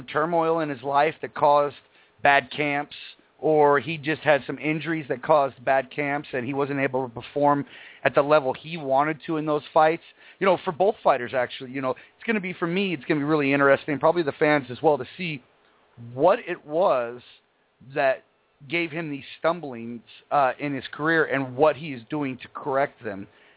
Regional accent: Texas, United States; being somebody from Texas, you know, I've met a lot of great people through MMA

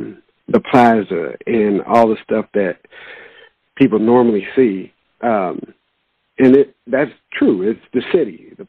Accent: Kansas City, Kansas, United States; And Kansas City, Kansas is the, as I'm from Kansas City, Kansas, we're kind of like the little brother to Kansas City, Missouri.

